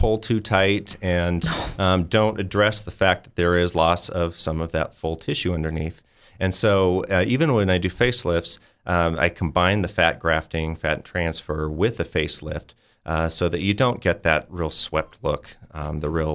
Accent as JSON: {"language": "English", "town": "Reno", "region": "Nevada", "country": "United States", "tie": "born or raised there", "also_born_or_lived": "Orange County, United States", "said": "And then I was over in Orange County for 3 years doing plastic surgery. And now I'm back to my hometown in Reno."}